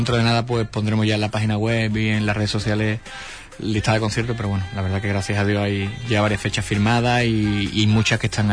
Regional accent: Seville, Andalusia, Spain; como sevillano que soy

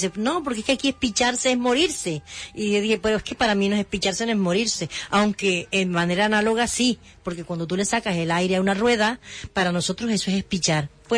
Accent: Colombia; moved away as an adult; now in Huelva, Spain; Igual yo llegué a España, ya tengo, voy a tener 9 años de estar aquí en España. Llegué directamente a Huelva, casada desde Colombia con un español, y mi marido es manchego.

